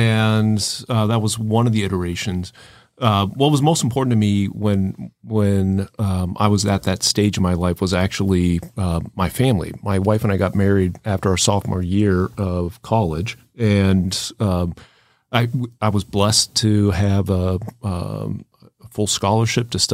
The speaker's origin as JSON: {"language": "English", "town": "South Bend", "region": "Indiana", "country": "United States", "tie": "born or raised there", "said": "my hometown is South Bend, Indiana. And I was going to go into practice with my father, who's an attorney."}